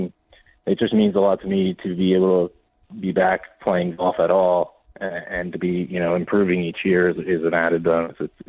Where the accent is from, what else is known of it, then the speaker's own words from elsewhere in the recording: Aston, Pennsylvania, United States; So I'm from Delco myself, from Aston.